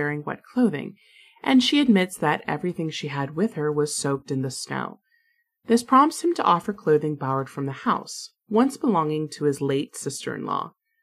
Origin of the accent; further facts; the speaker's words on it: United States; here they are called biscuits, but I am an American, so I'm calling them cookies